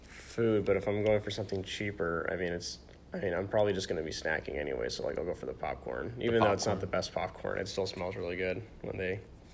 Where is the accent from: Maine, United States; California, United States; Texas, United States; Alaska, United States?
Alaska, United States; Anchorage; I am from Anchorage, Alaska. Yeah, that's pretty much where I'm from.